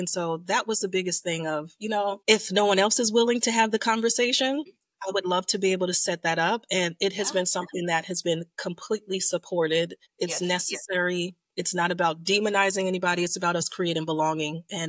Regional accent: New York, United States; I'm originally from New York.

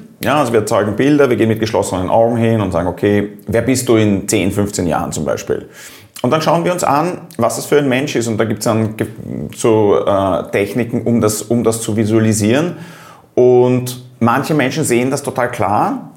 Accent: Austria; Als Österreicher nehme ich immer den Skifahrer

